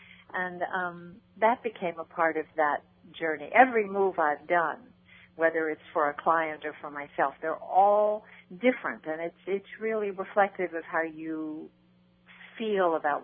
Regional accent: Brooklyn, New York, United States; also born or lived in San Fernando Valley; now in Los Angeles, United States; I have to tell you that I'm a girl from Brooklyn, New York. I'm not an L.A. native. But I had lived for many years in the San Fernando Valley.

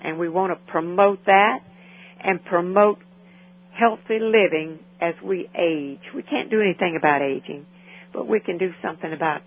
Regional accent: Louisiana, United States; We seldom ever play in Louisiana. I'm from Louisiana, as you can guess, I'm sure, by my accent.

